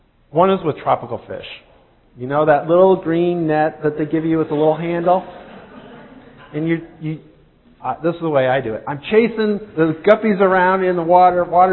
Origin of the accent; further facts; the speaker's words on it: Alpena, Michigan, United States; So where I grew up in Alpena, Michigan, we've got somebody here from Alpena, Michigan here today, by the way, a friend of mine.